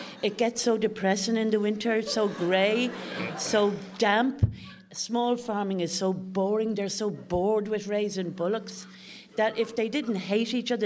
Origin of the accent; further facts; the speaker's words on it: Ireland; And I'm much more sure I'm a woman than that I'm Irish.